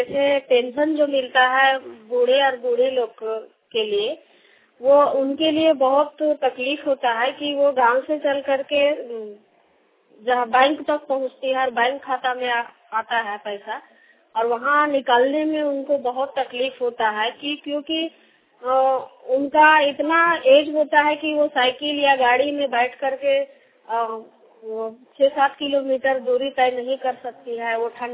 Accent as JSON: {"language": "Hindi", "town": "Hazaribagh", "region": "Jharkhand", "country": "India", "said": "ग्राम sign कला, post Ratanpur, थाना इचार, जिला हजारीबाग के निवासी हूँ।"}